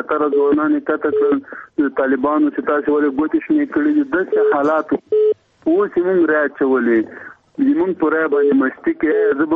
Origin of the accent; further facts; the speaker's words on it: Afghanistan; زه افغان یم،